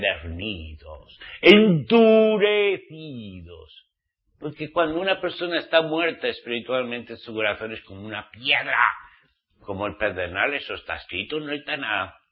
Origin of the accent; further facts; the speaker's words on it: Basque Country, Spain; en mi tierra, en mi país, País Vasco